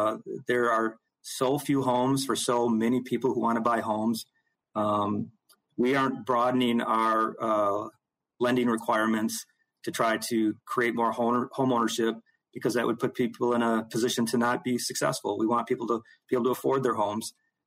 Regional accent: Madison, Wisconsin, United States; I grew up in Madison. I grew up in a small home, you know, those three bedroom, one and a half bath.

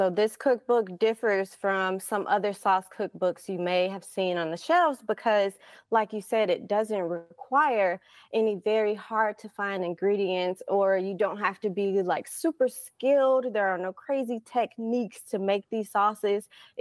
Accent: Jackson, Mississippi, United States; So comeback sauce originated in my hometown, Jackson, Mississippi

